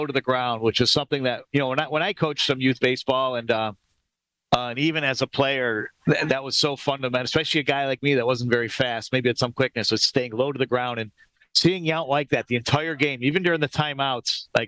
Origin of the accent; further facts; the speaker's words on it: Buffalo, New York, United States; I'll share a memory of Robin Yount that was unique to me growing up in Buffalo.